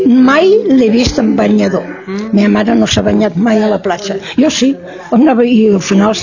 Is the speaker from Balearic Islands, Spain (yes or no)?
no; Barcelona, Catalonia, Spain; Jo he nascut a Poblenou, i a Poblenou he viscut, i a Poblenou visco. He canviat de pis, però visco. Ara visc a Diagonal, en l'Eixample de Poblenou.